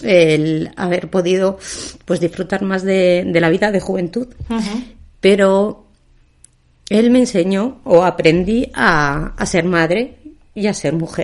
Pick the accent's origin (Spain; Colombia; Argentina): Spain; Torrelaguna, Community of Madrid; Sí, en el hospital de La Paz, pero yo, donde me pregunten, yo nunca diré que soy de Madrid capital, diré que soy de Torrelaguna.